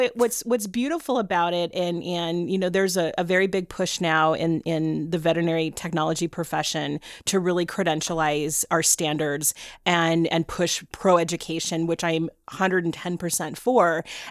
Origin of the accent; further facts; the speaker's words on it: Arizona, United States; like I said, I was from Arizona